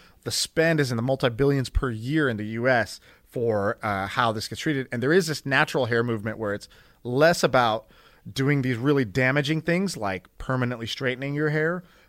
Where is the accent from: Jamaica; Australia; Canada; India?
India; I'm Indian, and she's Indian, and she's got super curly hair